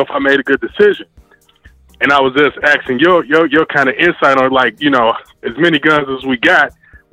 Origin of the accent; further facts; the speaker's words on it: Chicago, Illinois, United States; But that shit kind of fucked with me because I'm from Chicago. And I moved out here thinking it was going to be bad about the whole family out here.